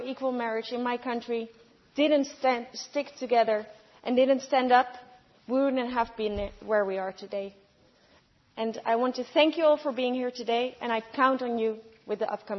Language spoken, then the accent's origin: English; Netherlands; I was 11 years old when equal marriage became reality in my home country, the Netherlands.